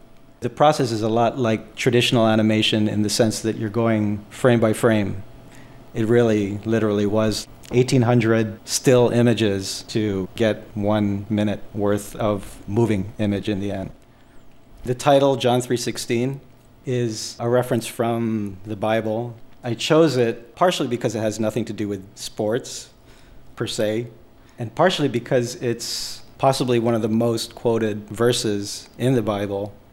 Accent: Hawaii, United States; standing here in my studio right next to the computer, and I'm originally from Hawaii.

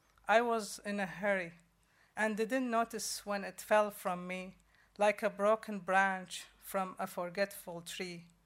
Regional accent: Baghdad, Baghdad Governorate, Iraq; moved away as an adult; I came from Baghdad in... I left in 95, stayed about a year in Amman, Jordan, and then arrived here. It was my 31st birthday when the plane carried me to the new land

